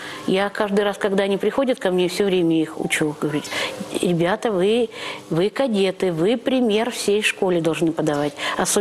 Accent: Yurya, Kirov Oblast, Russia; born there; Мама была вологодская. Под Юрьей там было поселение. Я уже сама родилась в Юрье.

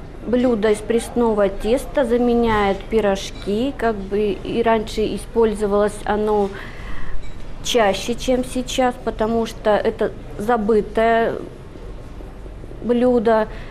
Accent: Yaroslavl, Yaroslavl Oblast, Russia; born there; Родилась в Ярославле.

